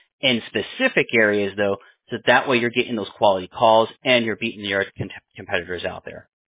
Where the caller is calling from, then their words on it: Pennsylvania, United States; Me personally, I'm in Pennsylvania, sir. I'm on the East Coast.